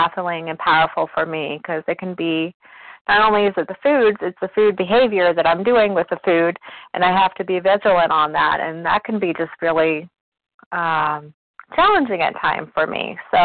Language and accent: English; Virginia, United States; I'm from Virginia. Thanks for calling on me.